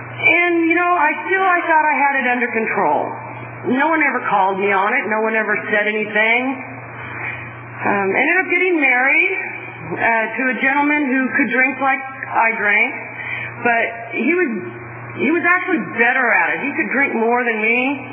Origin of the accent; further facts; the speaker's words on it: Bakersfield, California, United States; born there; I came to where I was born in Bakersfield.